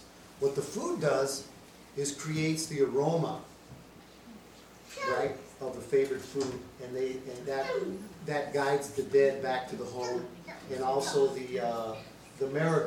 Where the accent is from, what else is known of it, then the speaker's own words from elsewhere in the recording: Arizona, United States; Being that I was born and raised in Arizona, my father actually had a studio on an ancient Hohokam site.